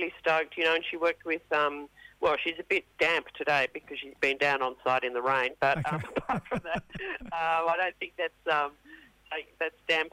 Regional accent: Northern Territory, Australia; I'm from Arunda community of Central Australia and also Kalkadoon mob.

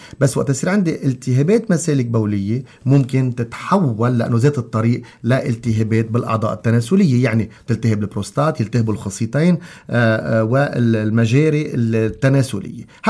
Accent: Lebanon; نحن كلنا لبنانية بالنهاية

